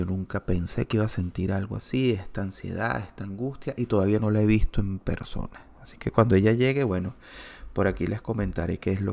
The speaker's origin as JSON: {"language": "Spanish", "country": "Venezuela", "moved": "as an adult", "lives_now": "Orlando, United States", "said": "Salir de Venezuela es una fortuna, lamentablemente, pero es así. Total que salimos de Venezuela por las razones que fueron. Y estando acá en Orlando"}